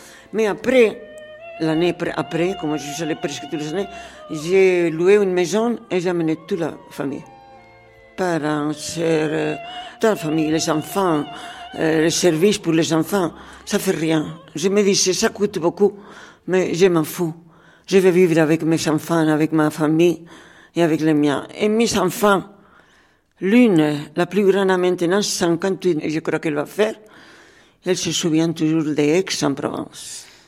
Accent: Madrid, Community of Madrid, Spain; born there; French is a second language; Je suis née à Madrid en 16 mars 1933.

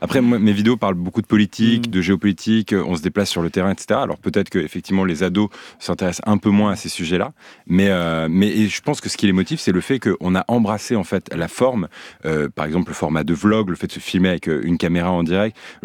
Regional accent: northern France, France; Moi je viens du nord de la France

